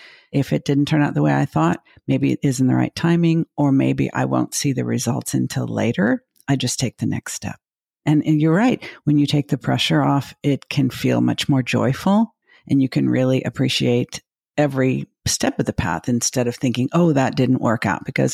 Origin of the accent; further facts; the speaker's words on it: Los Angeles, California, United States; It's like a fairy tale, because I grew up in Los Angeles.